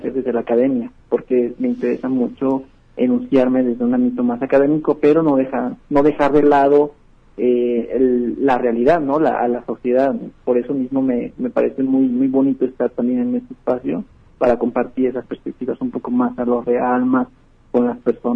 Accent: Sinaloa, Mexico; Yo soy de Sinaloa, por ejemplo, y desde niño comencé a ver estas pautas de exclusión

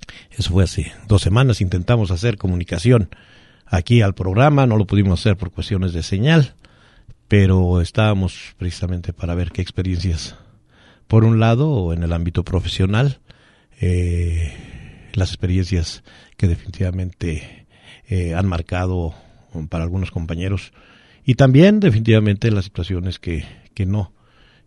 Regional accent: Hidalgo, Mexico; now in Lagos de Moreno, Mexico; que yo recuerdo allá en mi tierra, en Hidalgo, pues llevar serenata con mariachi

